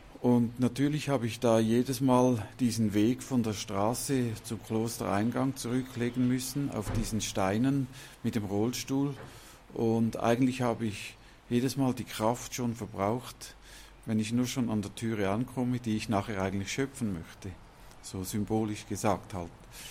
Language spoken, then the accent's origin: German; Wesen, St. Gallen, Switzerland; Ich bin ein geborener Wesener. Ich bin 1956 hier im Dorf geboren.